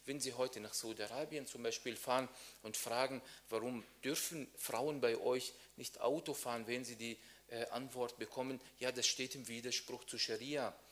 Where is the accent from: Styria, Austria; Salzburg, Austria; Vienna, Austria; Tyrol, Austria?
Vienna, Austria; moved away as an adult; now in Germany; auch in meiner Heimat, auch wenn ich seit 4 Jahren in Deutschland lebe, aber es freut mich besonders, wenn ich einen Grund, einen Anlass oder eine Ausrede habe, hier in Wien sein zu dürfen